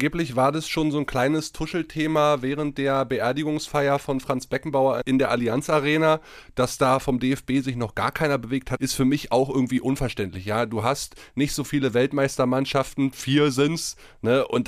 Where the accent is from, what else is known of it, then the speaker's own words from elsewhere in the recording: Schwedt, Brandenburg, Germany; von so einem kleinen Verein wie Schwedt-Oder, wo ich herkomme